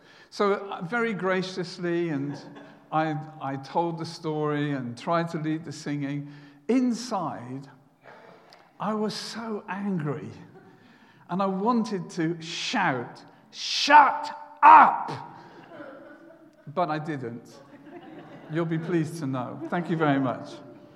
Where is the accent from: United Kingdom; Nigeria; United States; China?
United Kingdom; we don't do this. We're British.